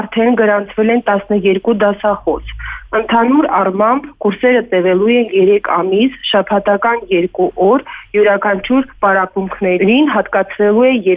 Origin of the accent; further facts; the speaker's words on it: Kapan, Syunik, Armenia; Քանի որ ես ինքս Սյունիքից եմ, Կապան քաղաքից եմ, Կապանի բնակիչ եմ